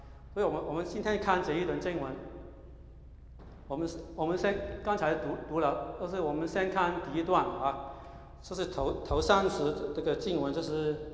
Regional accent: Hong Kong; now in United States; 我的父母呢，他很小的时候在香港已经要求我读书要好，行为要好，什么都有的好的。再去来到美国读书，也要是要好，读好的学校。

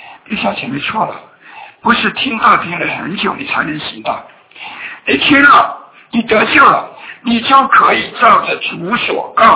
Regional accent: China; 我们中国人都很看重死亡

